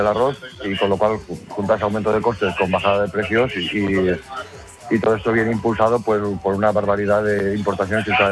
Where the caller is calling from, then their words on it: Alcalá de la Ribera, Valencian Community, Spain; Ahora mismo me encuentro en la Alcalá de la Ribera, en mi pueblo, tomando un café.